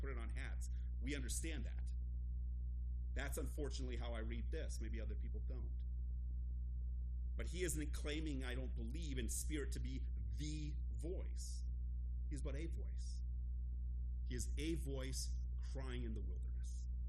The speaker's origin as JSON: {"language": "English", "town": "Columbus", "region": "Ohio", "country": "United States", "said": "Now, it may be because I'm from Columbus, and for us, that word \"the\" or \"the\" has a different connotation than the rest of the world."}